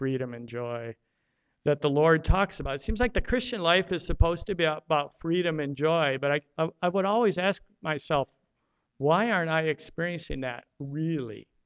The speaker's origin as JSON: {"language": "English", "town": "Detroit", "region": "Michigan", "country": "United States", "said": "But this song by … was really big in Detroit. I'm from Motown."}